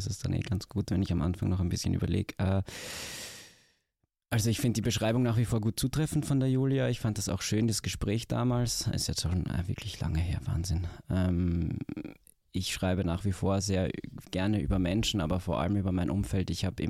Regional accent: Graz, Styria, Austria; Aber ich war mein Leben immer in Graz, bis 23 zumindest.

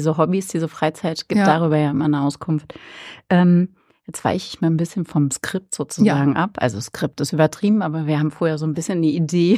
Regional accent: Berlin, Germany; Also als Berlinerin hat man ja dann doch ein bisschen mehr dann nachher, ne, ab den 90ern auch mitbekommen insgesamt.

